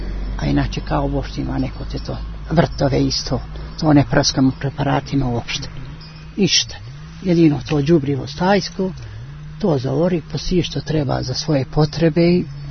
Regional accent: Sjenica, Šumadija and Western Serbia, Serbia; Ja sam gore rodom iz Pešteri i ja sam gore rođena i sve u Sjenicu. Navikla sam ja na tu klimu.

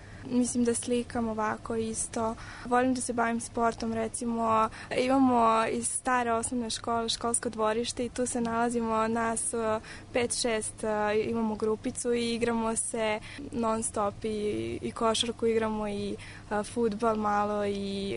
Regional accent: Vojvodina, Serbia; accent: Upper Banat dialect; ali sad baš vučemo onako na taj neki gornji banatski deo

